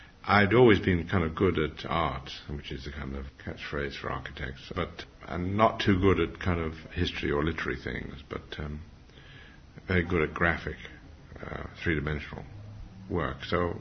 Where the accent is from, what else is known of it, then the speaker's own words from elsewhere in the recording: Liverpool, North West England, United Kingdom; And I grew up in Liverpool because that was his home port.